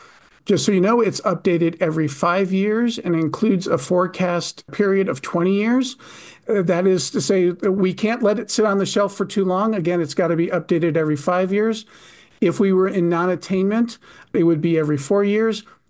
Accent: Arizona, United States; I'm from Arizona

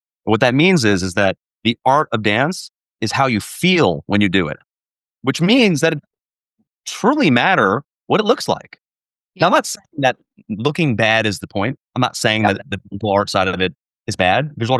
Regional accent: New Jersey, United States; So I am from New Jersey. I don't come from a dance background. I don't come from a Latin background.

